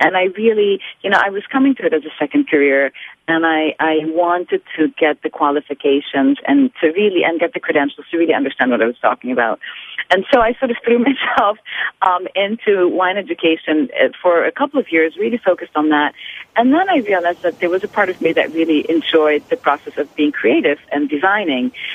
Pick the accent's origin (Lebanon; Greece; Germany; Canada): Lebanon; English is a second language; moved away as an adult; now in United States; I came from Lebanon and went to college in New York to study graphic design.